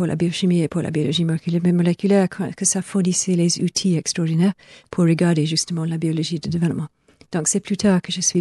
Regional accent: Scotland, United Kingdom; French is a second language; moved away as an adult; also born or lived in Oxford; je venais du nord de l'Écosse

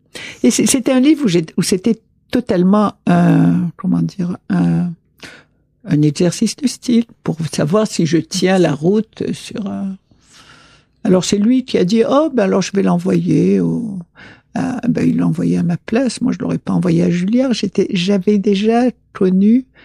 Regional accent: Algeria; Si je signe, c'est que je suis comme vous, française, mais moi je suis algérienne.

